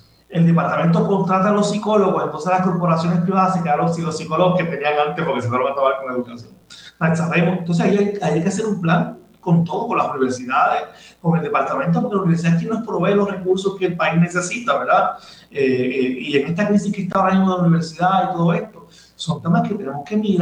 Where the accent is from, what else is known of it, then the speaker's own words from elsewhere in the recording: Patillas, Puerto Rico; yo que soy de Patilla, sabemos que cuando vamos a nuestros pueblos